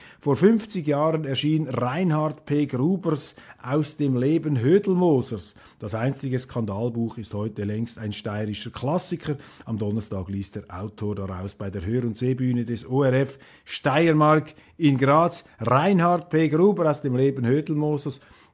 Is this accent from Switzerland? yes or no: yes; Switzerland; da zieht es einem als Schweizer gleich die Schuhe aus.